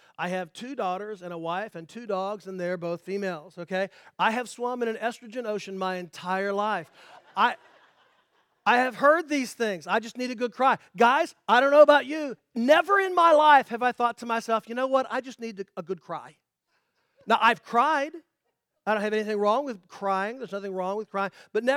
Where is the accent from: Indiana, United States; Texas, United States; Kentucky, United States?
Indiana, United States; Indianapolis; I grew up in Indianapolis.